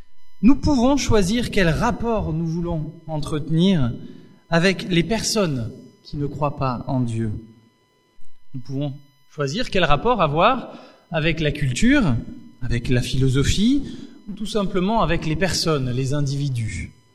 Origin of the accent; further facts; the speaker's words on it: France; en tant que bon français que je suis